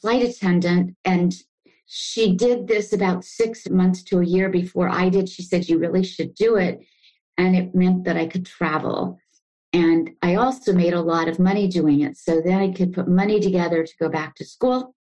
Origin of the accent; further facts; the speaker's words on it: California, United States; As I said, I was the youngest of three children. I grew up in Central California, and pretty typical childhood and public school.